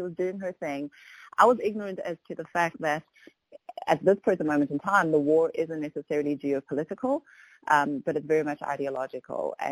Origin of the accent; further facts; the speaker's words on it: South Africa; now in United States; I'm a South African woman who now finds her home in the United States. I'm actually a Christian as well.